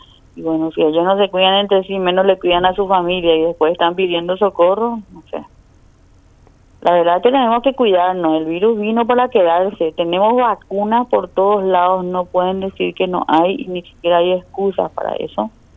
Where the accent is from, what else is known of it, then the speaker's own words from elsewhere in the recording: Paraguay; somos especiales los paraguayos